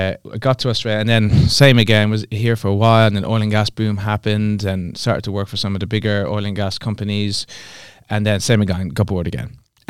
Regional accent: Galway, Connacht, Ireland; I'm originally from the west of Ireland, mm-hmm. a place called Galway.

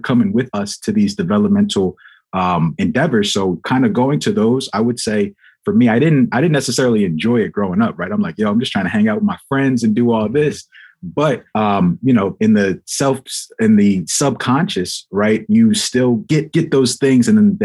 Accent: Sicklerville, New Jersey, United States; originally from Sicklerville, New Jersey.

